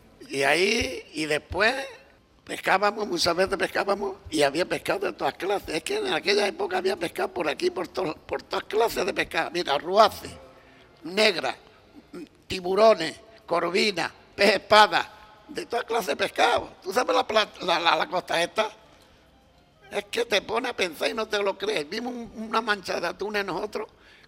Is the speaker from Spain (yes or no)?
yes; Punta Umbría, Andalusia, Spain; also born or lived in Lepe; Yo nací en la orilla del agua. Nací en Lepe, pero me vino muy temprano para Punta Umbría porque mi abuelo tenía barca en el Portí, tenía tres barcas y allí vivíamos 20 o 40 familias.